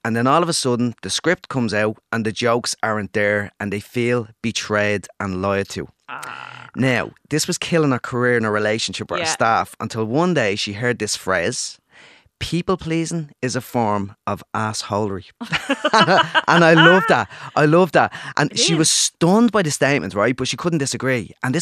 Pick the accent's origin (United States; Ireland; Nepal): Ireland; And being Irish, I'd like to say that we're really sound, nice people in general